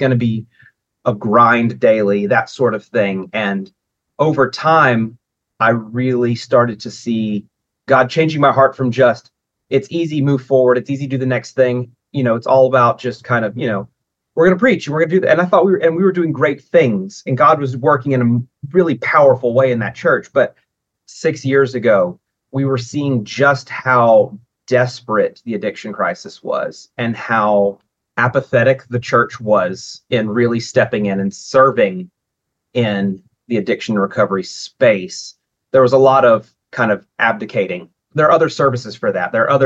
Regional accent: Tennessee, United States; also born or lived in Alabama; I was also born in Alabama, but I grew up here in Tennessee. We moved here when I was going into fourth grade. And so my whole life, I've basically lived in Appalachia.

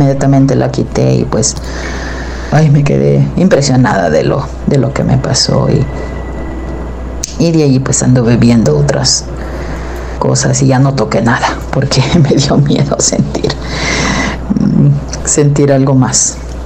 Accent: El Salvador; como por ejemplo una de las masacres que hubo en mi país, en El Salvador

